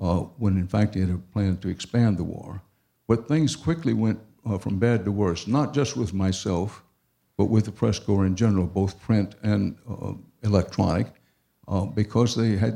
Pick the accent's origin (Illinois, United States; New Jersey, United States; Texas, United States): Texas, United States; Number one, I grew up in Texas, and I'm not playing humble beginnings, but my father was a dish digger, my mother was a waitress. I went to nothing but public schools